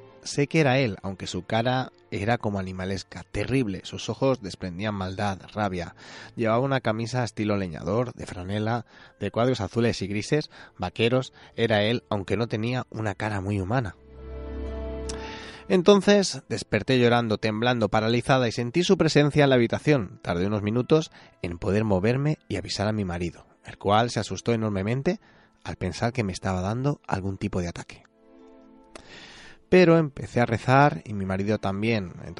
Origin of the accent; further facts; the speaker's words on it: El Escorial, Community of Madrid, Spain; now in Asturias, Spain; vivo en Asturias desde hace 16 años, pero soy de Madrid, concretamente del Escorial.